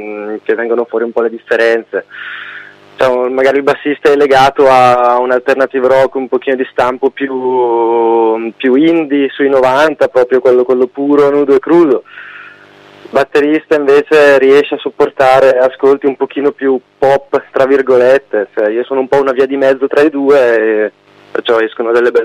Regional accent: Brescia, Lombardy, Italy; Noi studiavamo a Milano, però io sono di Brescia

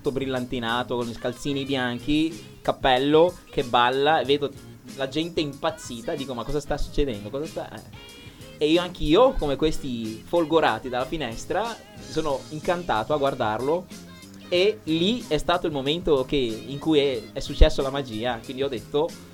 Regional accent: Cameroon; moved away; Avrò avuto 9 anni, ero ancora nel mio paese natale, il Camerun.

